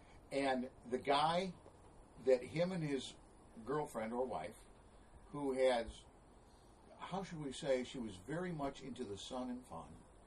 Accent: Illinois, United States; I was raised near Chicago. And the 4th of July in the park, the … plays the … during the climax of this.

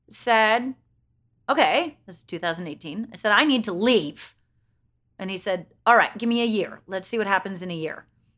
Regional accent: Oregon, United States; I grew up in Oregon.

